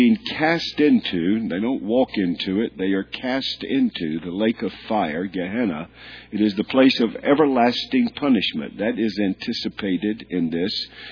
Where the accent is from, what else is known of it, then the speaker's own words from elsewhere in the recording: North Carolina, United States; but I'm from North Carolina.